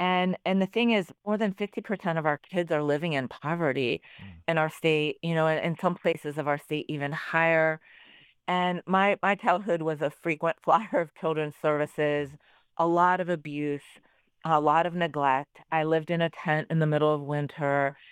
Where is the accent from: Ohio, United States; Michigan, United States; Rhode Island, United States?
Ohio, United States; Youngstown; But I grew up, I'm very much an Ohio girl. I grew up in Youngstown.